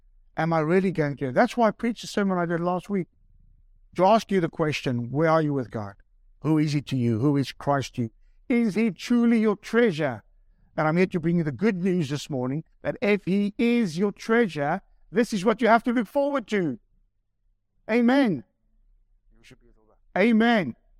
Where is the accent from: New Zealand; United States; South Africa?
South Africa; I'm from South Africa. Yeah? And South Africa is where real men are made.